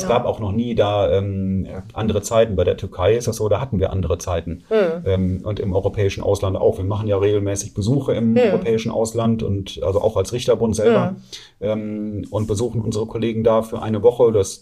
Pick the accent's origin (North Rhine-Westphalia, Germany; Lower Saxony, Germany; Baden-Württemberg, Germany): North Rhine-Westphalia, Germany; Bielefeld; born there; Ich bin eigentlich Bielefeld-Fan als gebürtiger Bielefeld.